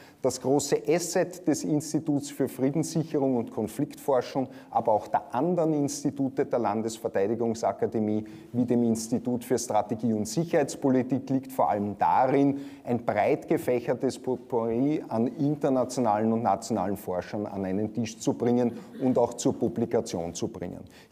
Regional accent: Austria; Als Österreicher über den Nahen Osten zu sprechen, ist an sich sehr gefahrlos.

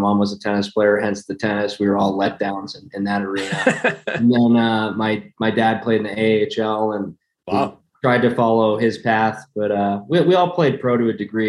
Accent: Newton, Massachusetts, United States; So I grew up 20 minutes outside of Boston in Newton.

